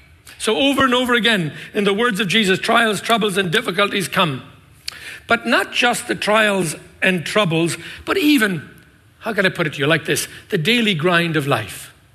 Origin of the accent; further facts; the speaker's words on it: United States; I'm an American, remember?